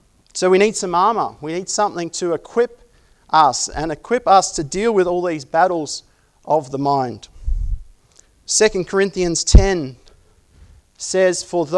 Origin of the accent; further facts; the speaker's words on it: Sydney, New South Wales, Australia; the church we grew up in Sydney